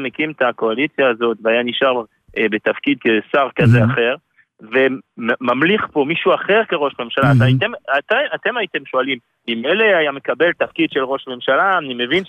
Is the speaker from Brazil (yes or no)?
no; France; Hebrew is a second language; now in Israel; אני בא מצרפת, כפי שאתה שומע.